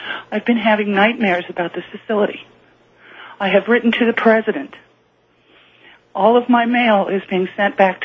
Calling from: Spokane, Washington, United States; I'm calling from Spokane, Washington.

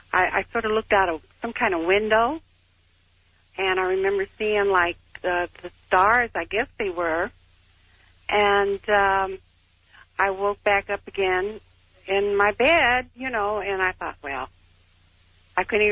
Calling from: Illinois, United States; Illinois.

